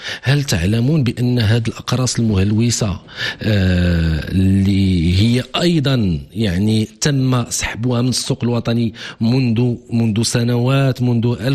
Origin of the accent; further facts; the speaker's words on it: Morocco; اليوم راه الظاهرة متفشية عندنا في المغرب مع كامل الأسف